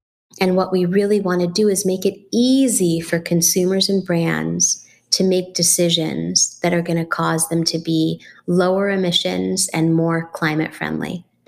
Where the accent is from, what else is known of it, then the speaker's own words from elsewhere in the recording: San Francisco, California, United States; I moved actually back to the Bay Area, which is my hometown, my home area, back to San Francisco, my hometown